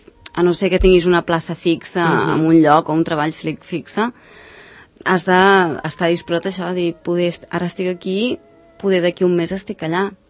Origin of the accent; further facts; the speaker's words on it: Sant Cugat del Vallès, Catalonia, Spain; Clar, jo dius, soc de Sant Cugat, però ara encara